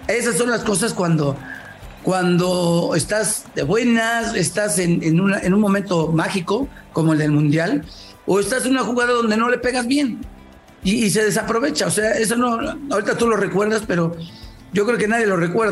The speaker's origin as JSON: {"language": "Spanish", "country": "Mexico", "said": "estoy muy contento, como mexicano, como Puma, como representante del fútbol mexicano"}